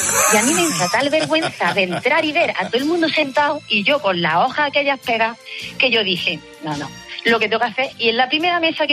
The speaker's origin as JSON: {"language": "Spanish", "country": "Spain", "said": "yo, que soy muy española"}